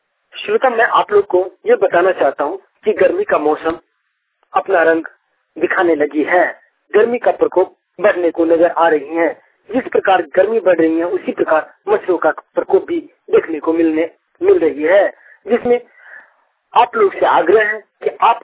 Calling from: Bihar, India; धन्यवाद श्रोताओं

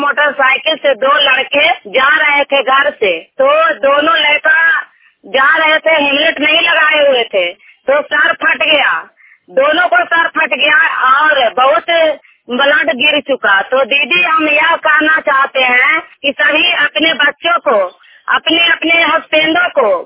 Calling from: Kapsima, Bihar, India; ग्राम टेकाईरा से बोल रहे हैं … कपसीमा पंचायत, हिलसा प्रखंड, जिला नालंदा से मैं बोल रहा हूँ।

